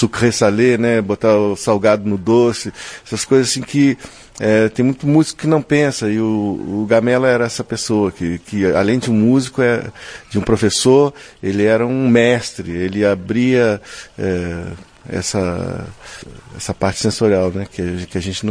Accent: Rio Grande do Sul, Brazil; É uma música que eu fiz que fala da minha infância no Rio Grande do Sul, na casa do meu avô.

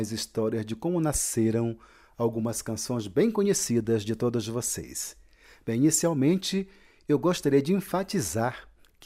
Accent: Belém, Pará, Brazil; born there; now in Brasília, Brazil; nasci em Belém do Pará, mas eu vivo em Brasília há 38 anos.

